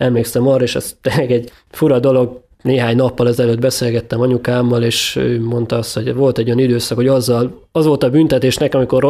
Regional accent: Budapest, Hungary; Tőzsgyökeres budapesti családból származom, és 1907-ben építette dédapám azt a lőrinci házat, ahol gyakorlatilag én is felnőttem némi belvárosi Izabella utcai kitérőkkel, de valóban egy városias polgári családból származom. Édesanyám evangélikus, édesapám reformátusnak

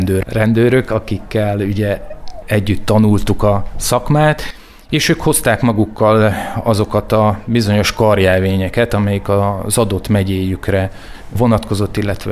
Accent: Móricgát, Bács-Kiskun, Hungary; Az én életem egy kis faluba kezdődött, már nagyon-nagyon régen. Ez a kis falu Móricz-Gát, édesapám volt ott 40 évig a tanító, falusi tanító, én ebbe a közegben nőttem föl

